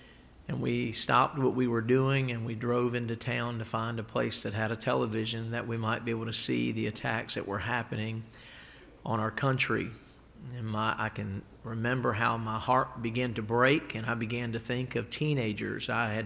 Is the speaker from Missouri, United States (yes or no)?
no; Maryland, United States; I was out just a little north of the state I was born and raised in Maryland.